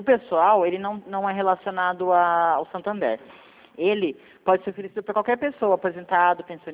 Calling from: Piracicaba, São Paulo, Brazil; É Piracicaba.

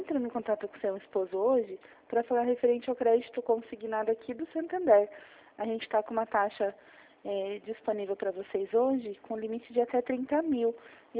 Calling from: Jundiaí, São Paulo, Brazil; Não, eu sou aqui de Jundiaí.

